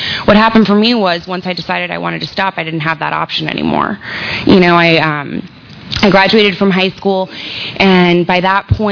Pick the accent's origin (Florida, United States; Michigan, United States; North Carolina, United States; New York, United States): Florida, United States; Tampa; But I was raised in Tampa.